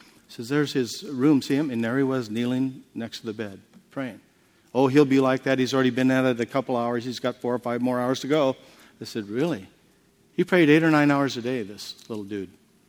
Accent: San Diego, California, United States; and I said, who I am, and I'm from San Diego, and I heard your husband last night, and I'd like to talk to him.

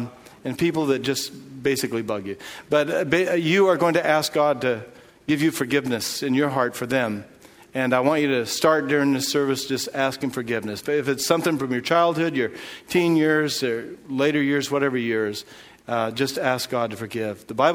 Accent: Portland, Oregon, United States; born or raised there

